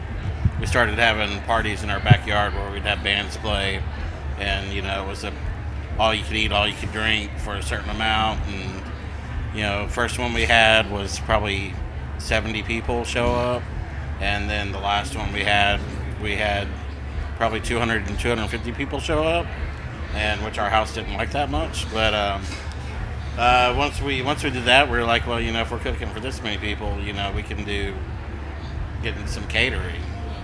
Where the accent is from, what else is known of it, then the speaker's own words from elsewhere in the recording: Texas, United States; Well, we're from Texas originally, so we do lean more towards the brisket.